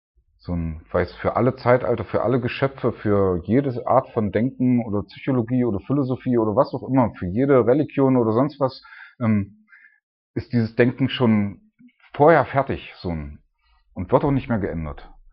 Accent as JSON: {"language": "German", "country": "Germany", "said": "weil ich als Deutscher würde meine Bratwurst echt vermissen"}